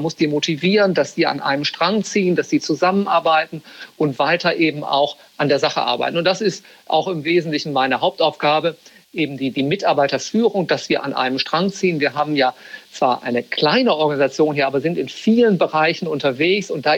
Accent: Germany; now in London, United Kingdom; Pässe, habe sozusagen eine starke britische Komponente, aber bin, wenn Sie mich so persönlich fragen, bin ich Deutscher.

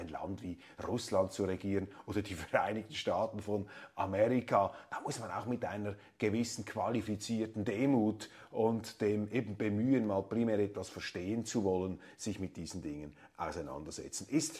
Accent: Switzerland; da bin ich überfordert als Schweizer

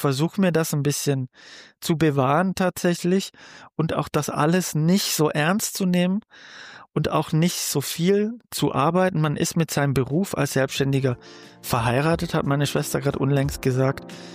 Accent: Radolfzell, Baden-Württemberg, Germany; ich habe auf so einer kleinen Inselspitze mein Abi gemacht in Radolfzell am Bodensee auf einem agrarwissenschaftlichen Gymnasium.

